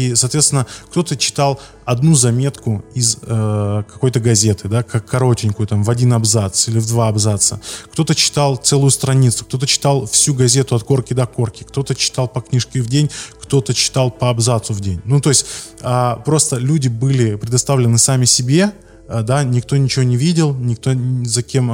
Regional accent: Arkhangelsk Oblast, Russia; Вот я, например, не из Москвы, я из маленькой деревни в Архангельской области, и до 18 лет у меня не было нормального интернета.

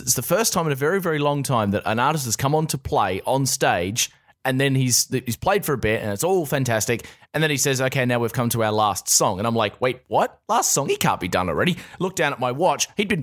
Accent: Australia; And inevitably, because I'm an Australian, I had to ask him, are you coming to Australia with this show?

